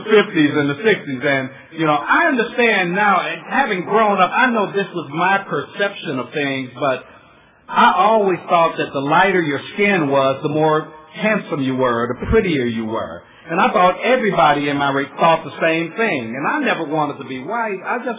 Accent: Los Angeles, California, United States; In my neighborhood where I grew up in Watts, y'all. And tough place to grow up.

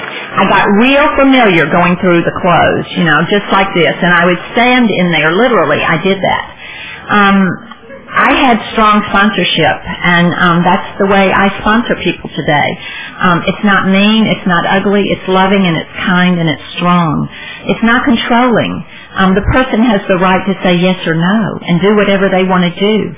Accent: Jackson, Mississippi, United States; moved away as an adult; And now, I was raised in Jackson, Mississippi all my life, had lifelong friends there, my program was there, my sponsor was there, but it was going to be great, an adventure to move.

